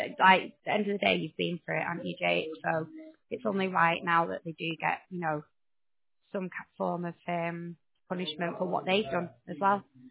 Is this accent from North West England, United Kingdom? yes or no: yes; North West England, United Kingdom; accent: Lancashire; now in Manchester, United Kingdom; Yeah, to be fair, I've lived in, like, Manchester for 20 years, but my Lancashire accent's still there.